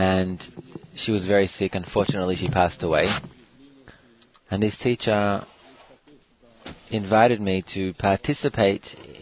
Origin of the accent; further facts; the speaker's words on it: Porto Alegre, Rio Grande do Sul, Brazil; I'm from Porto Alegre.